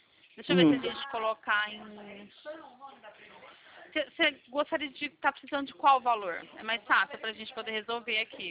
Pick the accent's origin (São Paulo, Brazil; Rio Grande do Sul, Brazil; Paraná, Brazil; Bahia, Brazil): São Paulo, Brazil; Campinas; Eu sou de Campinas, São Paulo.